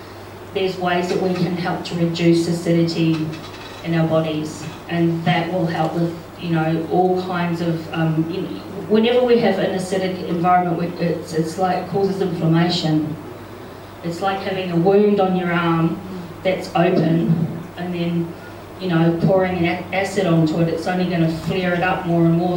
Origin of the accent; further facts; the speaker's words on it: New Zealand; now in Australia; I'm originally from New Zealand years ago